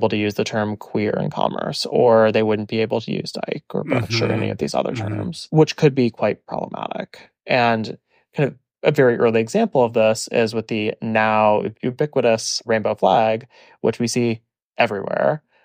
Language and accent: English; Midwest, United States; But growing up in the Midwest, we had both.